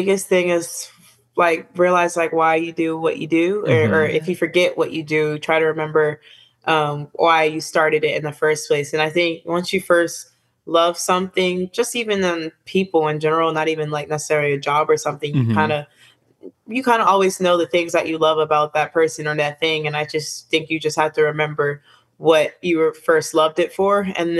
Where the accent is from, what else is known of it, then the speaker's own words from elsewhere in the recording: Florida, United States; But I'm from Florida, so we don't really get to wear them that much.